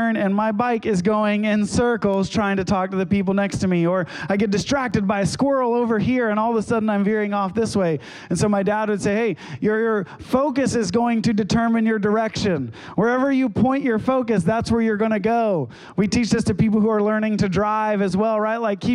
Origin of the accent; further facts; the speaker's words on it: Ohio, United States; I grew up in Ohio, and we lived in a small town, and they were a small town committed to being a small town.